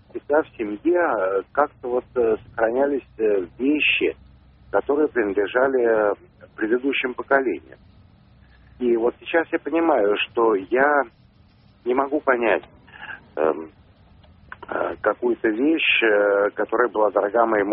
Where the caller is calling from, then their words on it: Moscow, Russia; Звоню я отсюда, из Москвы.